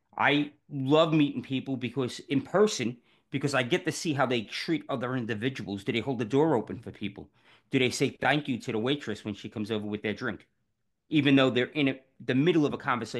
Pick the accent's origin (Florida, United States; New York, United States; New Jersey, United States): New York, United States; New York City; born there; I was born in New York City.